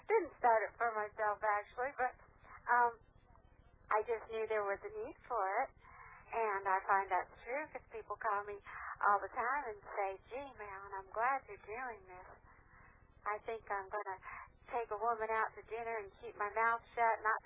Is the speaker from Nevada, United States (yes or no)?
yes; Las Vegas, Nevada, United States; I was raised in a little town called Las Vegas, Nevada.